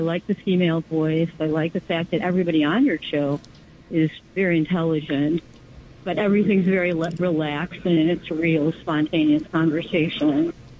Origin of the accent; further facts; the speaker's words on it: Chicago, Illinois, United States; now in New York, United States; And where I come from, there's no Pacifica radio station. I never even heard about it in print until I came here 12 years ago. And wow. I'm from Chicago.